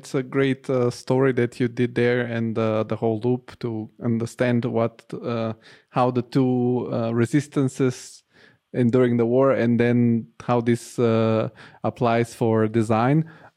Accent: Italy; also born or lived in Bulgaria; now in Germany; I was born in Bulgaria. I still have connection to Bulgaria. I was raised in Italy, and now I live in Germany, and I have more connection to Scandinavia and so on.

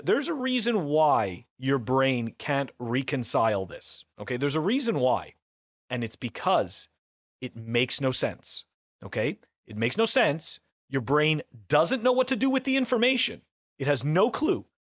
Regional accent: Canada; And for the people who don't know, I'm originally from Canada.

